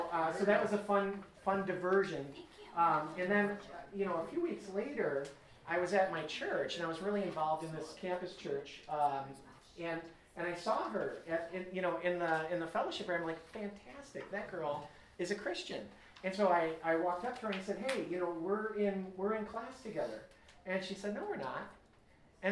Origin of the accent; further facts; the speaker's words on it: Wisconsin, United States; I'm from Wisconsin. Molly is from Illinois.